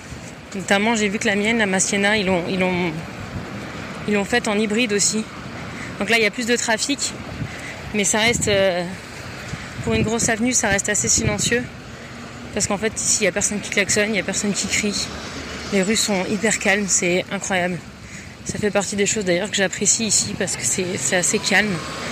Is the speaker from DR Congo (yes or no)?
no; Southern France, France; Sachant que je viens du sud de la France, notamment un peu de l'arrière-pays où c'est plus du genre il faut que tu t'arrêtes pour laisser passer la voiture qui monte.